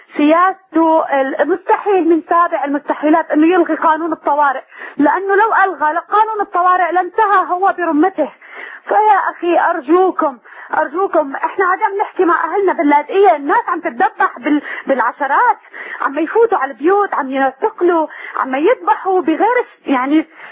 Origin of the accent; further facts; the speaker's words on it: Latakia, Latakia Governorate, Syria; now in Saudi Arabia; من اللاذقية يا أخي.